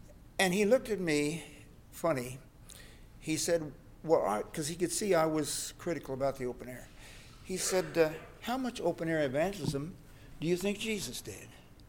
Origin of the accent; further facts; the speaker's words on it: Indiana, United States; And I was from Indiana. I'm a Hoosier. Raised in Indiana, saved at 21.